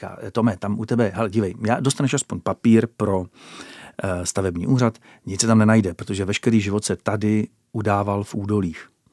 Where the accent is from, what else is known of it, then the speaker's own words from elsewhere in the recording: Beskydy, Czechia; also born or lived in Brno; now in Vrbice, Czech Republic; já jsem se přestěhoval jsem se z Brna na Vrbicu. Předtím jsem se do Brna přestěhoval od nás z Beskyd